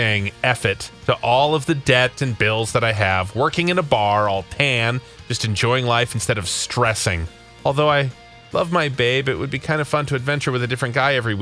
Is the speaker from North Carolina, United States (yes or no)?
no; Ohio, United States; I have two kids and I'm from Ohio, so I would not be in Minnesota living here, moving my two kids, my dog, my cat, if I wasn't committed to my husband. All my family's in Ohio.